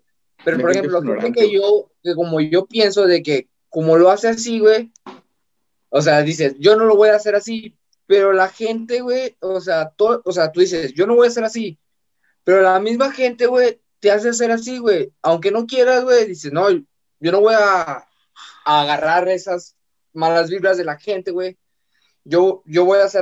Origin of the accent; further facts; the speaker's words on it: Mexico; born there; Nací aquí en México, mis padres son mexicanos, lo que quieras, güey.